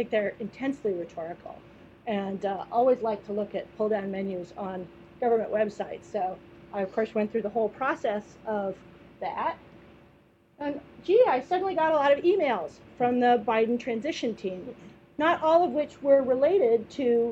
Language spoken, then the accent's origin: English; California, United States; I'm from Southern California. I don't associate mountain lions with the safety of my children.